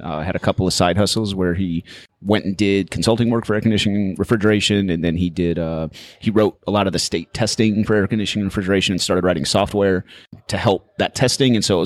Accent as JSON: {"language": "English", "town": "Dallas", "region": "Texas", "country": "United States", "tie": "born or raised there", "said": "But yeah, we grew up in Dallas, Texas, and oldest of six kids."}